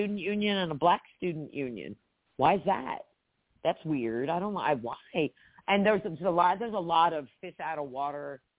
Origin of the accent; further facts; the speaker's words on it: New Jersey, United States; I mean, I grew up with people who talk like the guys on The Sopranos. I grew up in Jersey around.